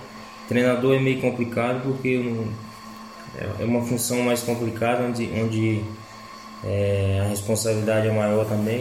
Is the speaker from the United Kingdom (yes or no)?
no; Bahia, Brazil; now in Portugal; E conheço mais mesmo é como baiano no Brasil e aqui também.